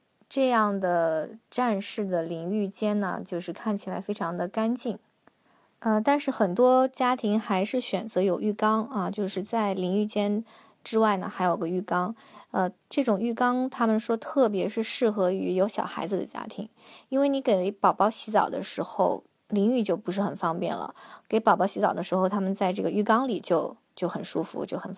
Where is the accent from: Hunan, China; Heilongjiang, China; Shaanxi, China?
Heilongjiang, China; Harbin; 我是哈尔滨的嘛，我们在冬天这个窗户也是有两层的这种窗玻璃，